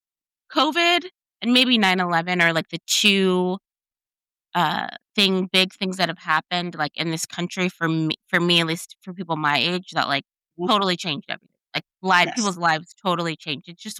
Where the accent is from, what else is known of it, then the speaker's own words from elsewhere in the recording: California, United States; I grew up in up in Northern California, in the Bay Area, right outside mm-hmm. of San Francisco.